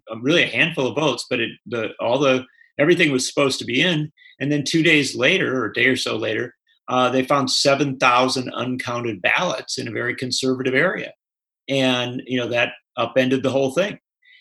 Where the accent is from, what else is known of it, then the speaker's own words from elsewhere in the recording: Wisconsin, United States; there was a rally in Wisconsin, my home state, on Monday night